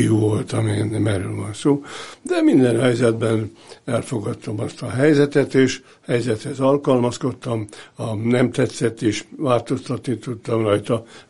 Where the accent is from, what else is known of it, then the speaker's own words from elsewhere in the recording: Erdőkertes, Pest, Hungary; tehát ezért választották Erdőkertest, amelyik hát tulajdonképpen annak nevezem a szülői ház, amiben felnőttünk, most is megvan.